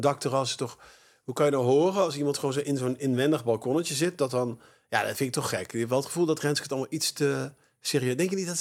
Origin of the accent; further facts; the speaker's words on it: North Brabant, Netherlands; Ik kom zelf uit Brabant.